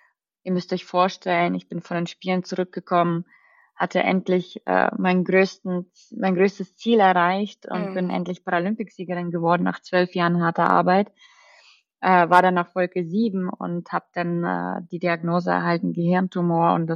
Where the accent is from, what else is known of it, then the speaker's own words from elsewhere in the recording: Bavaria, Germany; also born or lived in Kazakhstan / Russia; Ich komme gebürtig aus Kasachstan, bin dann über einen kleinen Weg nach Deutschland gekommen, über einen Umweg über Russland und bin jetzt seit 2004 in Deutschland, habe eine Zeit lang in Bayern gelebt, dort bin ich auch aufgewachsen